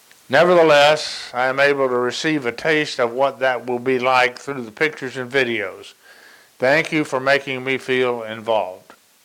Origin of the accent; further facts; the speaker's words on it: Georgia, United States; I grew up in the Protestant church in Georgia, and I attended those services that they held at that time.